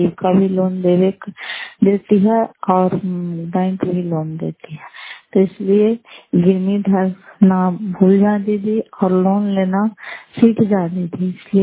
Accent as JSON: {"language": "Hindi", "town": "Fatehpur", "region": "Bihar", "country": "India", "said": "नगर फतेहपुर पंचायत मकरौता जिला नालंदा प्रापसरा ब्लॉक की निवासी हूँ।"}